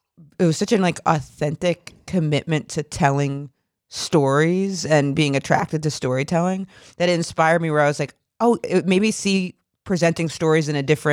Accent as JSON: {"language": "English", "region": "Maine", "country": "United States", "tie": "born or raised there", "said": "Like I grew up in Bumfuck, Maine, and there's this whole lobstering community."}